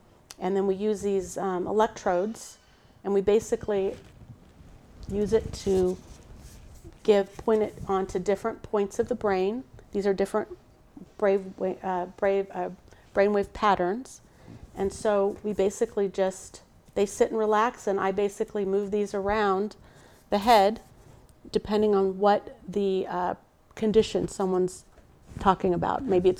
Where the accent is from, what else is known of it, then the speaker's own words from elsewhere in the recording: California, United States; I'm from Northern California. Yes. The Sierra Mountains.